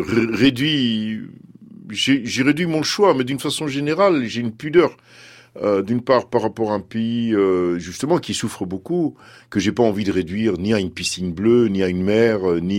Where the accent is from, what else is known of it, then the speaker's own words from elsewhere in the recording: Netherlands; French is a second language; Normalement, je suis néerlandais.